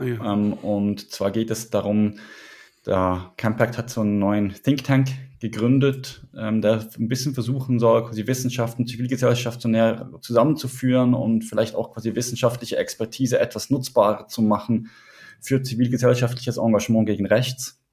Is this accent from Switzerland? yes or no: yes; Switzerland; Ich bin ja in der Schweiz aufgewachsen